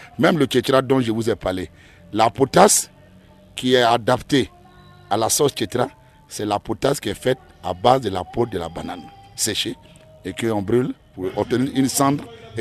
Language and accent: French; Bada, Côte d’Ivoire; Bon, je suis né à Bada. C'est mon village.